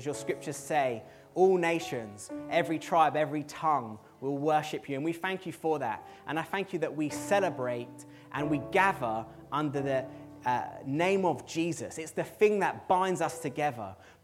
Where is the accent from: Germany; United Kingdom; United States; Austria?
United Kingdom; England; but as an English man, I would not tend to hug anyone in our church as a welcome.